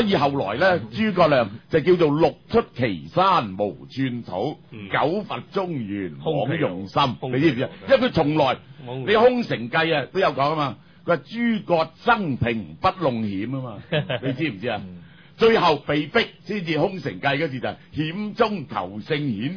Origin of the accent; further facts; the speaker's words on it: Guangdong, China; 呢、這個咧就係我哋廣東人嘅驕傲嚟